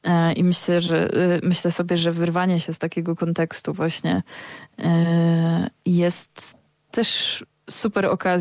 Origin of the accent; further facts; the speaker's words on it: Suwałki, Podlaskie Voivodeship, Poland; jestem z Suwałk, a Suwalszczyzna to kraina, gdzie lasów mamy dużo. No i gdzieś tam jest to dla mnie taka formacja krajobrazu dosyć mocno obecna w jakimś takim moim dorastaniu.